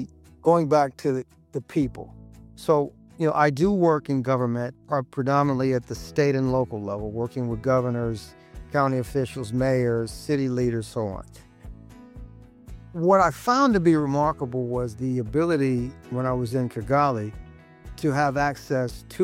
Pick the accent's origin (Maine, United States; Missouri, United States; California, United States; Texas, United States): Missouri, United States; That is also the lifeblood of my home state's economy. Missouri's largest economic driver is agriculture.